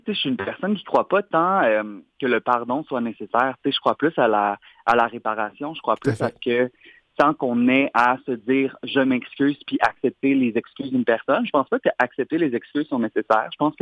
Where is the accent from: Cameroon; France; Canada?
Canada; Repentigny, Quebec; Ben oui, je viens de Repentigny, le gardeur.